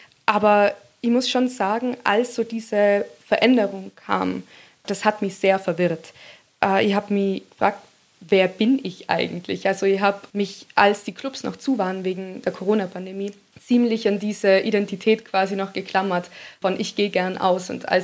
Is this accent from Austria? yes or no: yes; Tyrol, Austria; Also ich bin ja aus Tirol in Österreich und da sind sehr viele Berge und ich bin mit den Bergen aufgewachsen